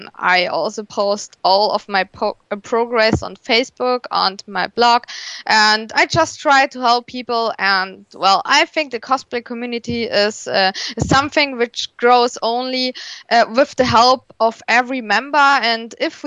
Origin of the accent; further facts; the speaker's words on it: Germany; English is a second language; Originally I'm from Germany. I'm still a student right now